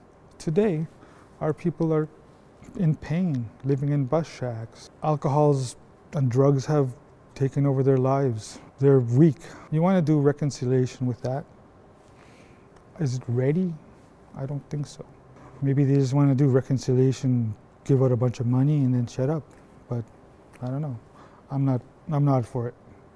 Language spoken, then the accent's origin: English; Warren's Landing, Manitoba, Canada; also born or lived in Norway House; I grew up as a trapper. I was born in Norrie House and raised about 10 kilometers out of Norrie House in a town once called Warren's Landing. It's now a ghost town.